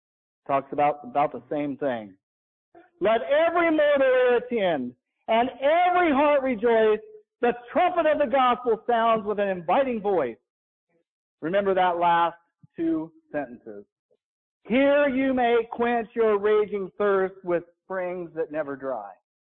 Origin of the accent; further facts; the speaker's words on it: Indiana, United States; As you know, I'm from Indiana, and it just seemed like every creek and tributary and river just like looked like chocolate milk.